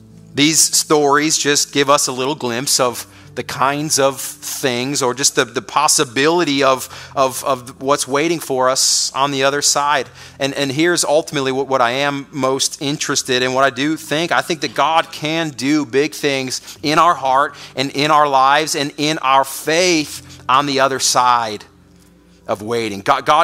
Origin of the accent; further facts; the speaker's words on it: Chicago, Illinois, United States; I grew up in Chicago, so that's, you know, I'm pretty firm on this, right?